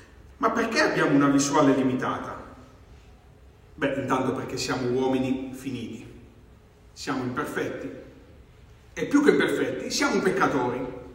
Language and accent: Italian; Southern Italy, Italy; moved away as an adult; E io sono cresciuto nel Meridione, sono stato nel Meridione fino ai 20 anni, e questa mentalità, ho visto tracce di questa mentalità nella cultura popolare.